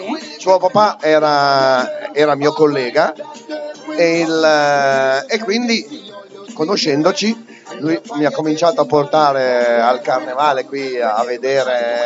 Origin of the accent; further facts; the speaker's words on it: Parma, Emilia-Romagna, Italy; non sono di Ivrea, non sono neanche piemontese, che io sono parmigiano.